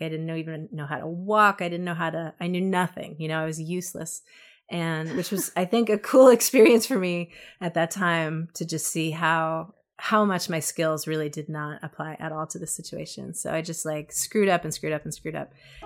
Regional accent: Brooklyn, New York, United States; I was such a city girl. And I'm from Brooklyn and I never wanted to leave Brooklyn.

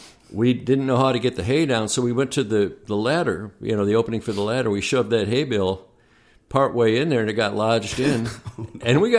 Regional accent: Minneapolis, Minnesota, United States; I did. I grew up in the Twin Cities.

